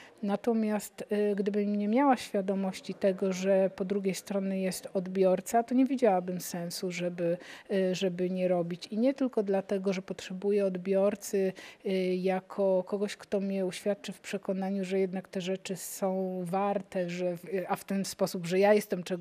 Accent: Starogard Gdański, Pomeranian Voivodeship, Poland; Pochodzę ze Starogardu Gdańskiego i z wielką ochotą wracam do Trójmiasta

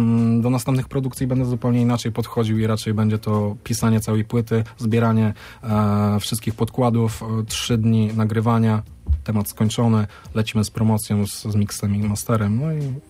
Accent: Brzeszcze, Lesser Poland, Poland; wychowuję się na Brzeszczu, jestem z Brzeszcza, każdy, kto jest stąd, mnie kojarzy.

